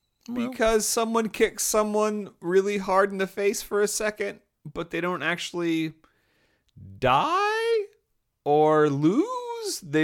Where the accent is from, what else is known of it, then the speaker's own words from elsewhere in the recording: the South, United States; I grew up in the South.